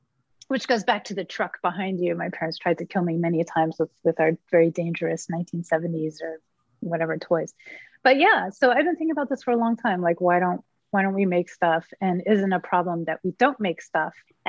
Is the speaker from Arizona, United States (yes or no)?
no; Philadelphia, Pennsylvania, United States; I'm from Philly